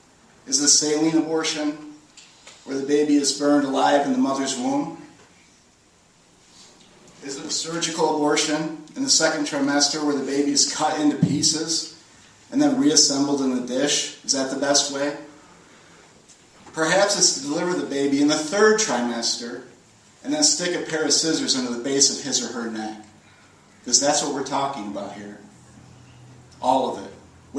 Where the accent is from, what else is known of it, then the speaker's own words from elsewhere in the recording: Oakfield, New York, United States; also born or lived in Batavia; I was born in Batavia, raised in Oakfield